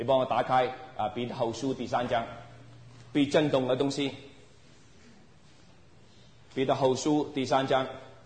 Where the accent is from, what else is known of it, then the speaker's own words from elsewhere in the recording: Guangdong, China; 我是广东人啊。